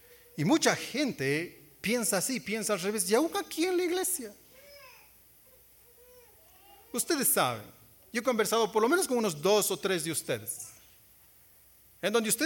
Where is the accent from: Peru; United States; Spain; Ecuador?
Ecuador; Loja; porque soy de Loja, y en Loja comemos perro como si fuera mote.